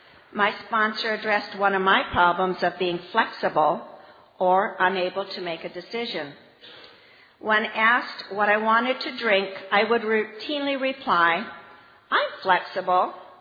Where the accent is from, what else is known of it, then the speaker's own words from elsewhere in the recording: Bismarck, North Dakota, United States; from North Dakota, Bismarck, North Dakota.